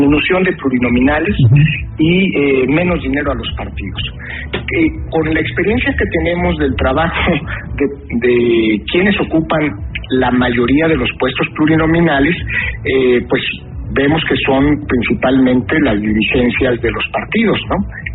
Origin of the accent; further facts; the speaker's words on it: Mexico; Nosotros venimos de México de un sistema hegemónico